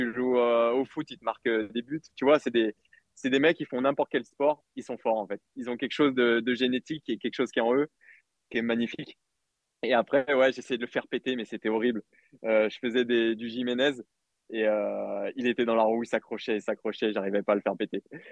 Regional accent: Auvergne-Rhône-Alpes, France; Et je suis né dans l'Ain

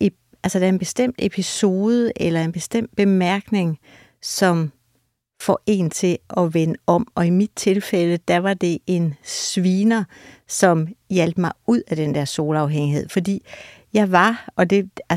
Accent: Jutland, Denmark; now in Copenhagen, Denmark; da jeg flyttede fra Jylland først til Nørrebro til Amager

